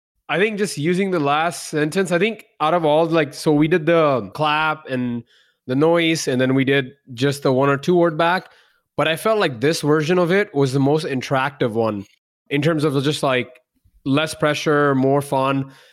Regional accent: India; Humidity is something I love because I grew up in India.

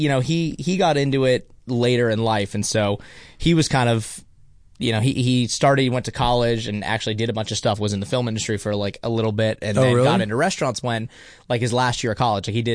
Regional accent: Carmel, California, United States; also born or lived in Los Angeles; So I was born here in LA. I grew up in Carmel, like literally by Laguna Seca.

